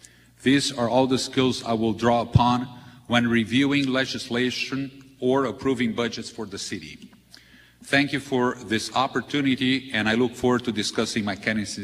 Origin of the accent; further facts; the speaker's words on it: Brazil; English is a second language; moved away as an adult; also born or lived in Lincoln, Nebraska; now in United States; I was born and raised in Brazil. At age 14, I spent 6 months in Columbus as an exchange student.